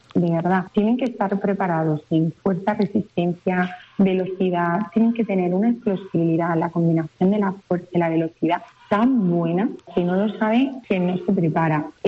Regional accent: Almería, Andalusia, Spain; Yo soy del barrio de Los Ángeles, de Almería.

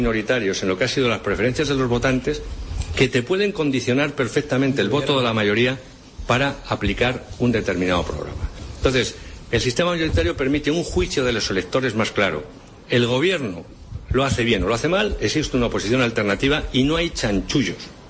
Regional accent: Spain; yo no tendría ningún problema como español

